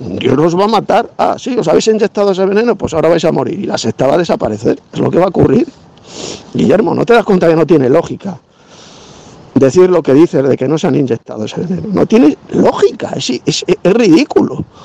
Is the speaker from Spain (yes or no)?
yes; Spain; por lo menos, bueno, aquí en España, en mi país, se han inyectado ese veneno